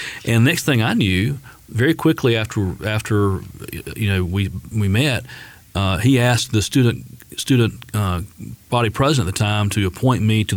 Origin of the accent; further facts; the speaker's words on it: Hamlet, North Carolina, United States; And you know, I came from Hamlet, small town.